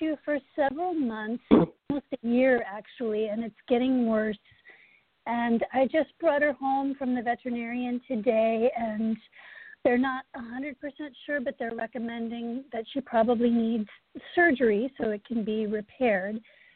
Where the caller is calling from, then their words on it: New York, United States; Hi, I'm calling in from just north of New York. New York City, rather.